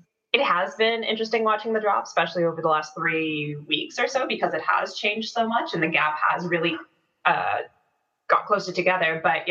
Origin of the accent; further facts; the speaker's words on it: Toronto, Ontario, Canada; accent: Canadian; North America. That's not the same as America. And it's my Toronto accent.